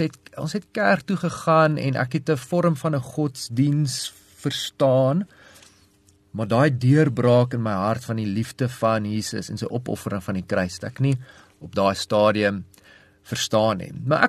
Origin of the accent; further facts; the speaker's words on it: Centurion, Gauteng, South Africa; also born or lived in Pretoria; In Centurion groot geword.